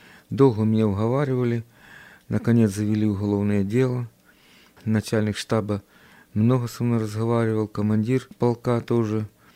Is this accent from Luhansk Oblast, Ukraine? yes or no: no; Kherson Oblast, Ukraine; Я родом из Херсонской области.